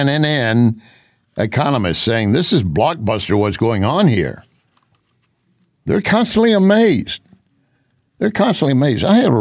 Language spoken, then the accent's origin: English; Pecos, Texas, United States; I spent a lot of time in my youth growing up in Pecos, Texas. It's not a rich part of the world, but it's part of the Landman series, the Permian Basin area.